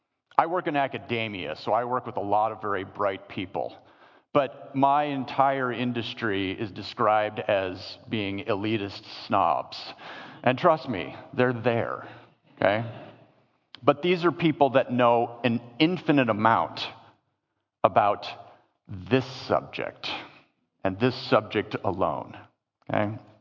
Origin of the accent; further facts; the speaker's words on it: United States; born there; I am a white male. I was born in the United States.